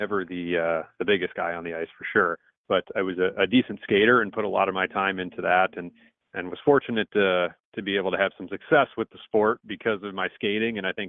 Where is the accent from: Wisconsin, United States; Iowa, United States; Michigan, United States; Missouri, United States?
Missouri, United States; St. Louis; also born or lived in New Jersey / Ohio; Yeah, so I was born in New Jersey, just outside of New York City. My family pretty quickly moved to Ohio. I lived there for about half my childhood. And then later on to St. Louis, where I went to high school.